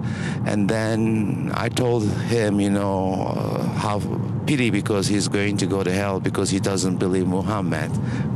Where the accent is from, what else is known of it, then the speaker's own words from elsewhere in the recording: Istanbul, Turkey; English is a second language; I was born in Istanbul. I raised up in a secular Muslim family.